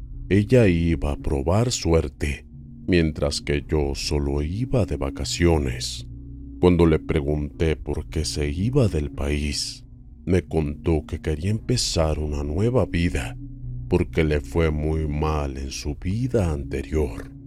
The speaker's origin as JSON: {"language": "Spanish", "region": "Santa Fe", "country": "Argentina", "said": "Por el acento reconocí que era de Argentina, igual que yo. Yo soy de Santa Fe"}